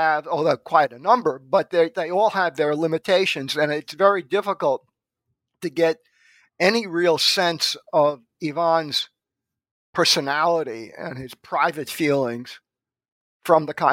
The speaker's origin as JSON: {"language": "English", "town": "Brooklyn", "region": "New York", "country": "United States", "tie": "born there", "said": "Certainly. I was born in Brooklyn, New York in 1946."}